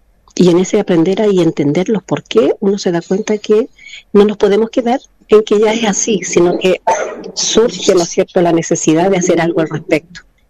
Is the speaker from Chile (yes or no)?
yes; Chile; Pero me siento como muchos chilenos muy dolido de que se haya rechazado este primer ejercicio.